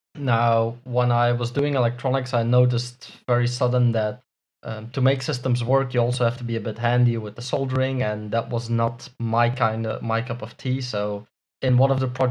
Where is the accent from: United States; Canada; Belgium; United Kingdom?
Belgium; now in Spain; So yeah, I grew up in Belgium and went to university there.